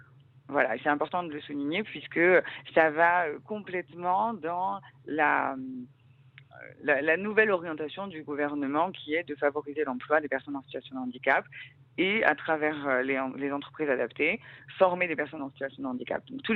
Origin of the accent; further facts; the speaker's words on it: Corsica, France; je suis native de Corse.